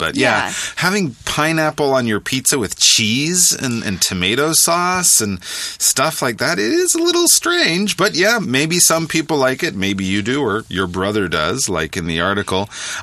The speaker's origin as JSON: {"language": "English", "country": "Canada", "said": "I should be proud because apparently it comes from my home country."}